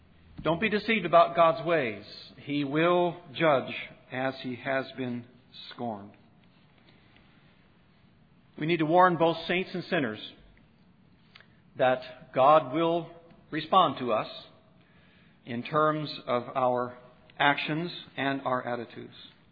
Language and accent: English; Wisconsin, United States; born there; I was born in Wisconsin, but I understand you can't leave those cows any day on their own.